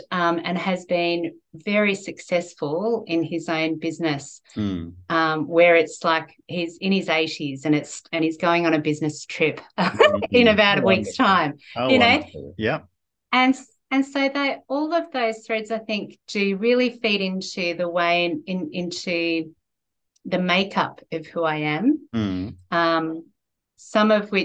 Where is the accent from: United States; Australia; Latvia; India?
Australia; But as I was growing up in Australia, at the time that I was growing up, there weren't as many Chinese children at my school